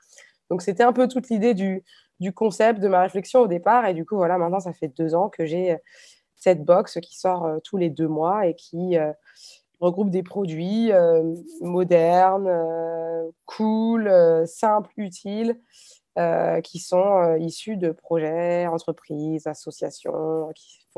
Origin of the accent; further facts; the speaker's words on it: Nantes, Pays de la Loire, France; Je suis nantaise d'origine.